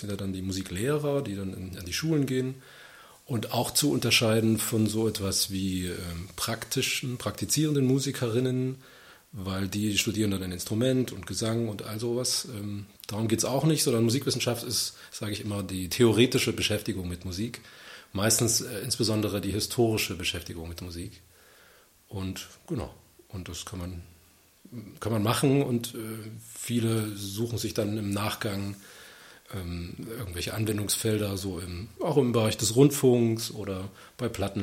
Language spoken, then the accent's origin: German; Altenburg, Thuringia, Germany; born there; Ich bin gebürtig aus Thüringen, also sozusagen aus einer Kreisstadt namens Altenburg. Und das ist nahe Leipzig, also quasi auch an der sächsischen Grenze. Ja, also eine Ostsozialisation. Ich bin Jahrgang 78